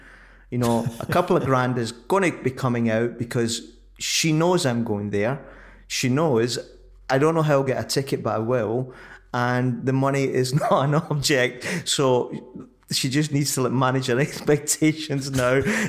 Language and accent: English; Scotland, United Kingdom; Well, as a Scotsman, I'm going to come back at you on that one, which is unsurprising.